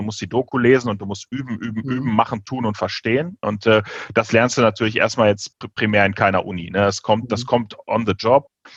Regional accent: Hahn, North Rhine-Westphalia, Germany; born there; geboren bin ich in der Nähe von Düsseldorf. Hahn heißt das Dorf, ist also irgendwie, ja genau, früher, da war ein Kinderkrankenhaus. Das war meinen Eltern wichtig, genau. Und aufgewachsen bin ich erst im Bergischen Land und dann tatsächlich im Ruhrgebiet.

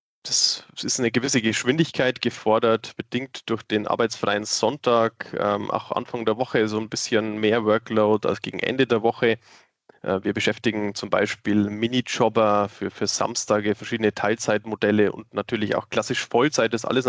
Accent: Weiden, Bavaria, Germany; Wie man hören kann, bin ich aus der Oberpfalz-Ecke Weiden.

